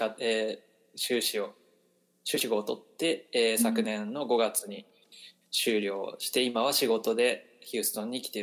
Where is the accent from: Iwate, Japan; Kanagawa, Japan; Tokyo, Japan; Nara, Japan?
Kanagawa, Japan; 渡るさんと同じ神奈川県出身です。